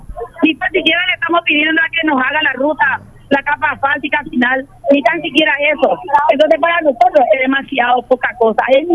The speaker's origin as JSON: {"language": "Spanish", "country": "Paraguay", "said": "Somos paraguayos, así como vos."}